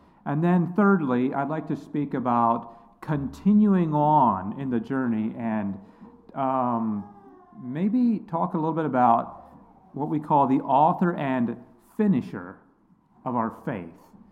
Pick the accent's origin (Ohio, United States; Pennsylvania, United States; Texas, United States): Pennsylvania, United States; Mifflinburg; also born or lived in Central South America; now in Virginia, United States; But I grew up in Mifflinburg, and after my wife and I got married, we served some time in Central South America, a few years there, and then we now live in Virginia.